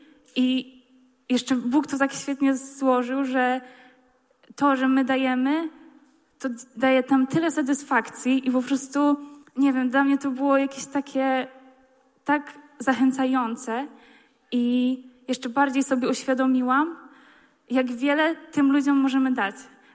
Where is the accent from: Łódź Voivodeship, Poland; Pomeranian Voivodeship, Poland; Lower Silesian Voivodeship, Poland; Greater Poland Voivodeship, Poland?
Lower Silesian Voivodeship, Poland; Wrocław; jestem z Wrocławia.